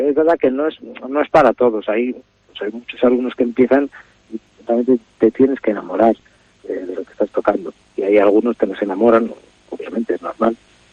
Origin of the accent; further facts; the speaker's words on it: Basque Country, Spain; born there; era probablemente el instrumento más popular en la zona donde yo nací